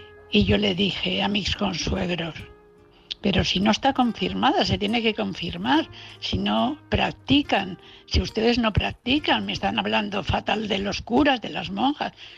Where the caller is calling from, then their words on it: Valencia, Valencian Community, Spain; de Valencia.